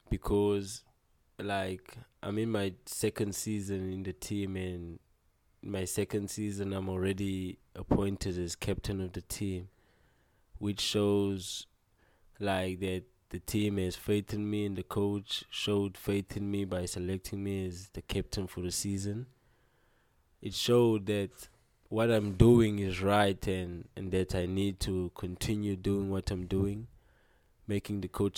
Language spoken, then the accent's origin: English; Lwandle, Western Cape, South Africa; Yeah, like living in township, it's always difficult, because you being influenced by many bad stuff happening around you.